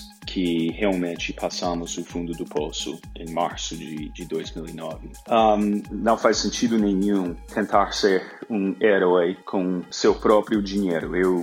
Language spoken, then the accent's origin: Portuguese; Dallas, Texas, United States; Portuguese is a second language; now in Brazil; Como vocês já perceberam, eu não sou daqui, eu cresci nos Estados Unidos, eu sou texano, cresci em Dallas